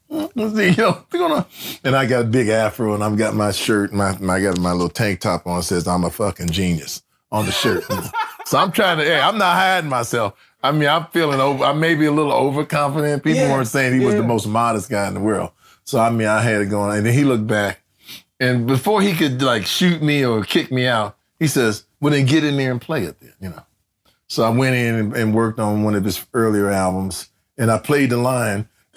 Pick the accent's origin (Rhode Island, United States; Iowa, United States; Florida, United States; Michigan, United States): Michigan, United States; Detroit; But I like those kind of guys because I grew up in Detroit.